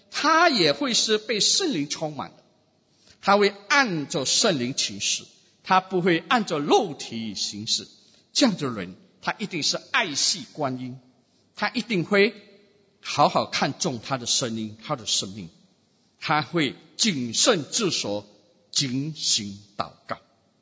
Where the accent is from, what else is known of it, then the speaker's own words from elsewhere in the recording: Singapore; 很多时候我们新加坡人会很喜欢一句话叫做赢赢 win win